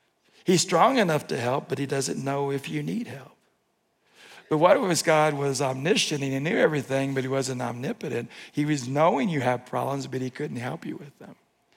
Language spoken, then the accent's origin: English; the South, United States; And since I'm from the South